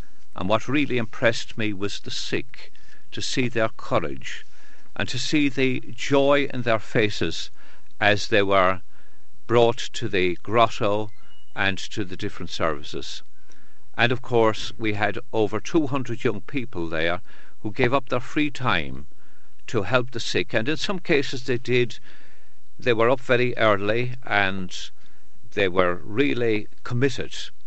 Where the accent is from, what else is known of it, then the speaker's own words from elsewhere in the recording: Ireland; it reminds me of my youth when I was growing up in Ireland, especially in the summertime when we'd be out saving the hay in the fields.